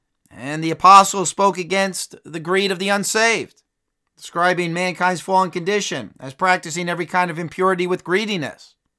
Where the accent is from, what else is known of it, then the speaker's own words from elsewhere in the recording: New Milford, New Jersey, United States; the house I grew up in New Milford, New Jersey, is valued at $670,000.